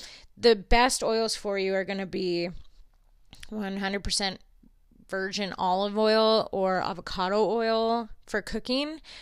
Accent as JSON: {"language": "English", "country": "Canada", "said": "Just, we're Canadian. We have plain old, real maple syrup."}